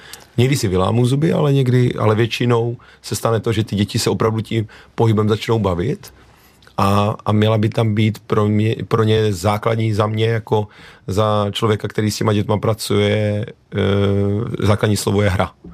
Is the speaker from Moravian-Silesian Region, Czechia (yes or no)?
yes; Karviná, Moravian-Silesian Region, Czechia; Já jsem z Karviné, kde ten slang je trošku jiný a tam se taky používá hejbní kostrou.